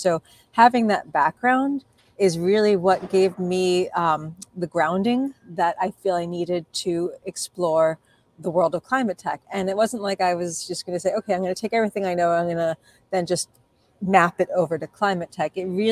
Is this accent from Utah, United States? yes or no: no; New York City, New York, United States; I grew up again in New York, so I was raised on, you know, WNET and Channel 13 and public television, Sesame Street.